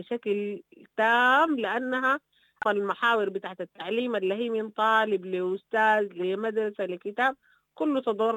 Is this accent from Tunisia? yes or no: no; Sudan; ونحن برانا كسودانيين قادرين ندير مشاكلنا وندير خلافاتنا